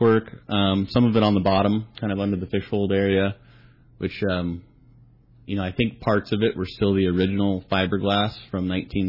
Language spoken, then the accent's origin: English; San Diego, California, United States; Here in San Diego.